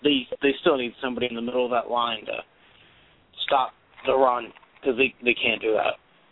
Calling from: Key West, Florida, United States; Hey, guys … from Key West.

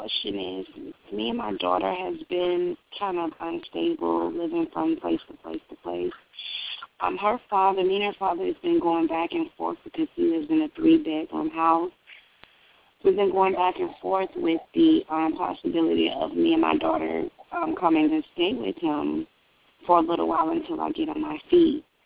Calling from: Florida, United States; I'm calling from Florida.

